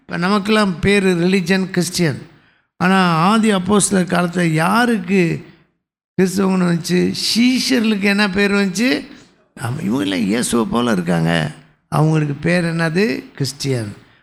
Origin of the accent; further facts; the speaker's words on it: Tamil Nadu, India; தமிழில் பேசுகிறேன், தமிழ் பேசிக்கிறேன், நான் தமிழ்நாடு தான்.